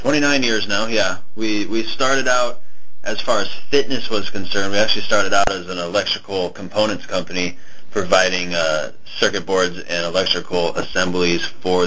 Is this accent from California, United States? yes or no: yes; California, United States; Yeah, but we're from California. We don't know what cold is.